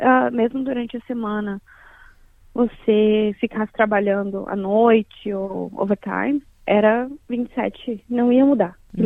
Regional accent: Brazil; Eu não sei se eu, como brasileira, sou assim.

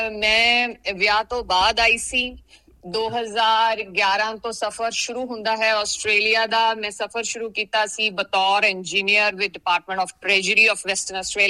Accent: Bharal, Punjab, India; born there; ਮੇਰਾ ਜਨਮ ਤੇ ਬਹੁਤ ਛੋਟੇ ਜਿਹੇ ਪਿੰਡ ਕਸਬਾ ਭਰਾਲ ਵਿਖੇ ਹੋਇਆ, ਜੋ ਕਿ ਮਲੇਰਕੋਟਲੇ ਦੇ ਨੇੜੇ ਇੱਕ ਪਿੰਡ ਹੈ, ਬਹੁਤ ਛੋਟਾ ਜਿਹਾ ਕਸਬਾ ਭਰਾਲ।

